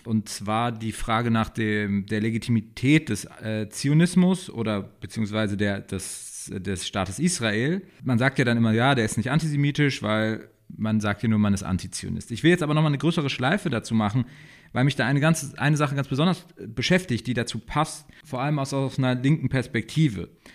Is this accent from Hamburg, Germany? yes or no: no; Heidelberg, Baden-Württemberg, Germany; bei uns in Heidelberg, da komme ich her